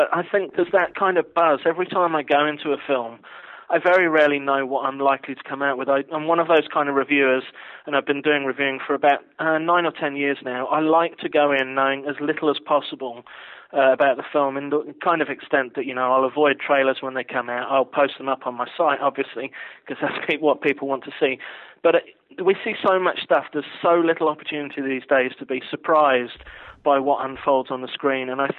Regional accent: England, United Kingdom; born there; I was born in the north of England, actually

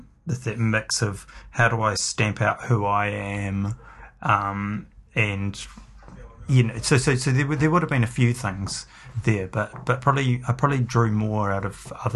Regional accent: Dunedin, Otago, New Zealand; now in Wellington, New Zealand; Rob and I grew up in Dunedin and the people that we were surrounded by in Dunedin

